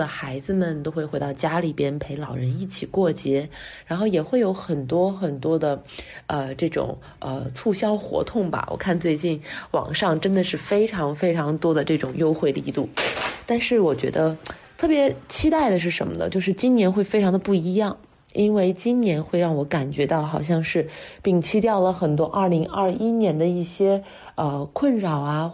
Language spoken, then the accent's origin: Chinese; China; 实际上在我们中国人的传统习俗当中呢，就是过了腊八就是年。